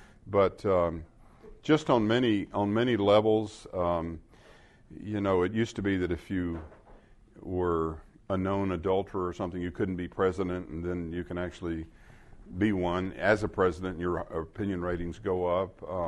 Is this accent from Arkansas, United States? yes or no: yes; Arkansas, United States; When I grew up in the South in Arkansas, you would go to a gas station that would have 3 restrooms, men, women, and colored